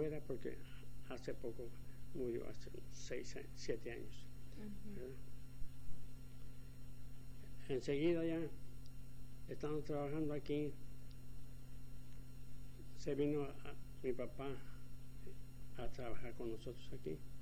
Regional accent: Tonila, Jalisco, Mexico; born there; now in Mexicali, Mexico; Nací en Tonila, Jalisco, el 31 de marzo de 1912. Uh-huh. Tonila es Jalisco, está en los límites entre Jalisco y Colima, exactamente en las faldas del volcán de Colima.

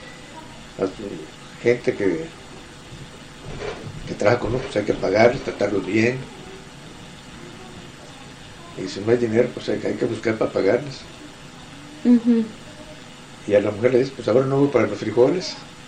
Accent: Nogales, Sonora, Mexico; fui por el lado americano, y me regresé por el lado americano, ¿no? Por llegar a Nogales.

